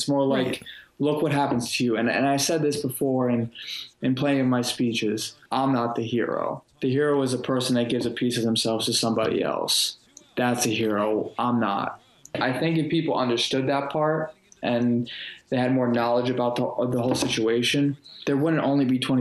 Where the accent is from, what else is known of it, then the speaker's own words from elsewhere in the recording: New Jersey, United States; I'm from Jersey